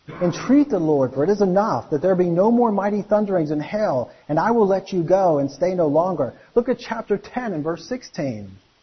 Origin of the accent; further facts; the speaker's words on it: United States; I'm an American, but I'd heard his name